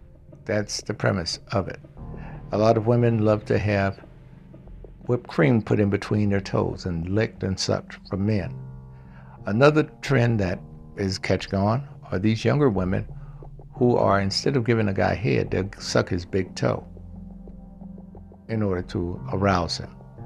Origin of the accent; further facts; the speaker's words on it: Mississippi, United States; Being that I'm from Mississippi, I can tell you right now, anything that had to do with sex was pretty much taboo.